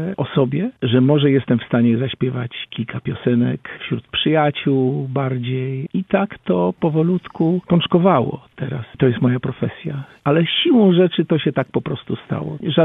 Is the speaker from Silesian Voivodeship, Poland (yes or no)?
no; Pomeranian Voivodeship, Poland; now in Toruń, Poland; Mieszkam tutaj już od wielu, wielu lat, a jestem chłopakiem z Pomorza. W Toruniu mieszkam dobre 40 lat tutaj.